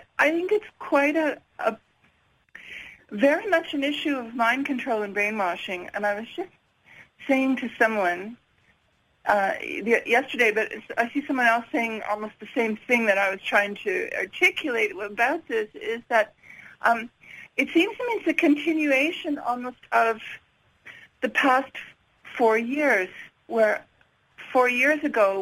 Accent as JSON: {"language": "English", "town": "Montreal", "region": "Quebec", "country": "Canada", "lives_now": "Kamloops, Canada"}